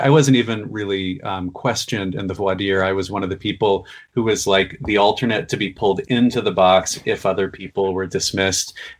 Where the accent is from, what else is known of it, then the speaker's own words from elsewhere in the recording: Cincinnati, Ohio, United States; And I'm originally from the Midwest, though not that far west. I'm from Cincinnati, Ohio, which is actually a city that's sort of debated as to where you put it.